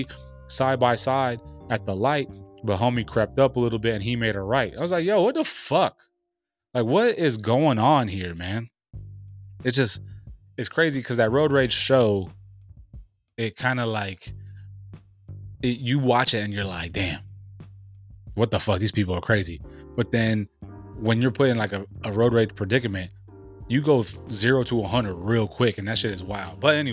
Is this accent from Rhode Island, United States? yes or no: no; California, United States; We deal with wildfires annually growing up in Cali